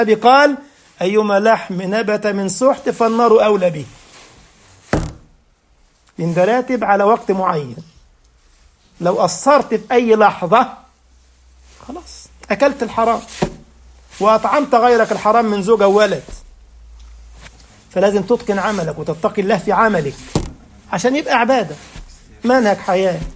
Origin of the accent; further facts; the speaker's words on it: Egypt; الناس عندنا في مصر الأمثال الشعبية دي